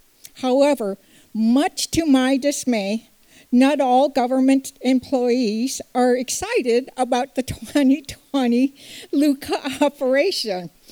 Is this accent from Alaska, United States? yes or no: yes; Alaska, United States; I was born and raised in Southeast Alaska. As with tradition, my siblings and I grew up at the feet of our maternal grandparents, grandaunt, and uncle, learning Tlingit TLC at the village.